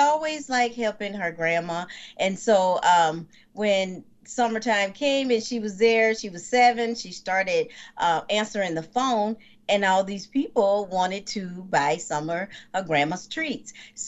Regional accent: Hickman, Kentucky, United States; I was born and raised in Hickman, Kentucky. And so in the summertime, a lot of our friends and cousins would come back to Kentucky.

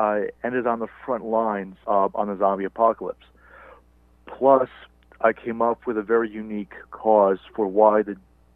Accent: Farmingville, New York, United States; I was born on Long Island, New York, January 21st, 1987. I grew up in a small town called Farmingville. It's almost right in the middle of the island itself.

